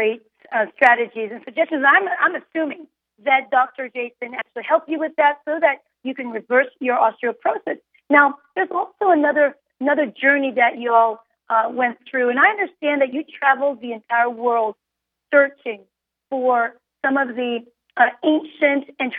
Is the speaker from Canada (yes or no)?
no; South Korea; I come from Korea, and I've been on Earth over 50 years. But when I lived in Korea